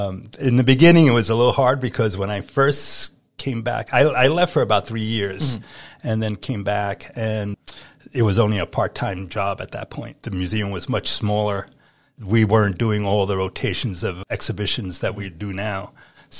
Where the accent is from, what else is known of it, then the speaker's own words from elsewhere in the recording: New York, United States; I grew up in New York, in the Bronx.